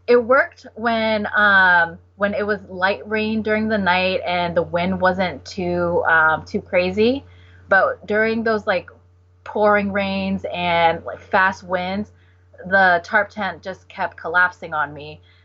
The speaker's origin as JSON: {"language": "English", "region": "Washington", "country": "United States", "said": "Oh, I might be biased because I'm from Washington, but I loved it."}